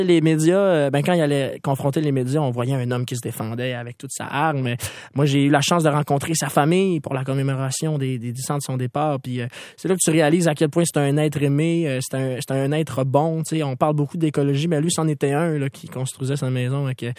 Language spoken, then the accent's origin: French; Quebec, Canada; À partir du moment où on dit qu'on est Québécois, je pense qu'on règle beaucoup de problèmes.